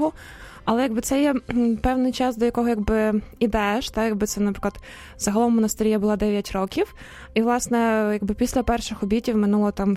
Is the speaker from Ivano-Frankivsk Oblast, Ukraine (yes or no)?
no; Kyiv, Ukraine; бо я, власне, з Києва родом, так, якби, теж ходила як молодь до парафії Святого Олександра